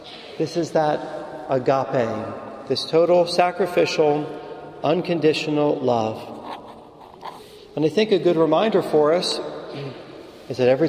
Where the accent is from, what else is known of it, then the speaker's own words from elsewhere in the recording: Philadelphia, Pennsylvania, United States; Remember my hometown of Philadelphia, the city of brotherly love? Growing up, I called it the city of brotherly shove, right?